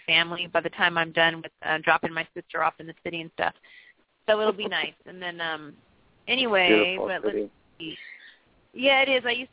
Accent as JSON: {"language": "English", "town": "Sacramento", "region": "California", "country": "United States", "tie": "born or raised there", "also_born_or_lived": "San Francisco, United States", "said": "I mean, I was born in San Francisco but then raised in Sacramento because my mom didn't want to raise us there."}